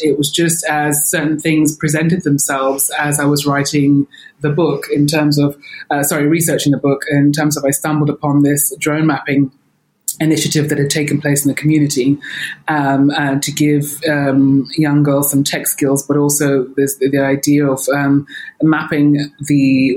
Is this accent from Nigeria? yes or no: yes; Nigeria; born there; I was born in Nigeria and I'm very much connected to that part of my heritage. But essentially I am British, for want of a better term.